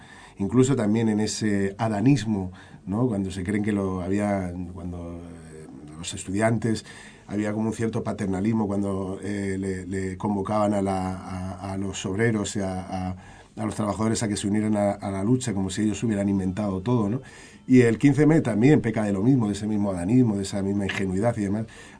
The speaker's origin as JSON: {"language": "Spanish", "town": "Madrid", "region": "Community of Madrid", "country": "Spain", "tie": "born or raised there", "said": "tiene que ser en mi barrio, que en Vallecas, yo me crié en Vallecas y yo te ayudo a organizarlo."}